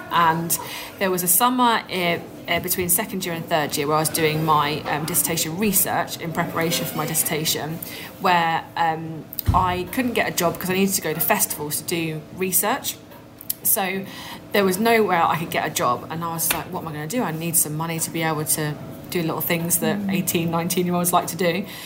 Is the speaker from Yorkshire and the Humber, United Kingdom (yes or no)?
no; East of England, United Kingdom; I grew up in Norfolk, and I liken it to Holt.